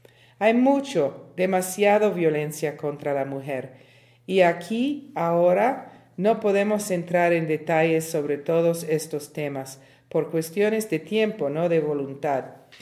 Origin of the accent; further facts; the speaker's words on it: Italy; Spanish is a second language; En mi país, Italia, de joven era motivo de orgullo decir yo soy feminista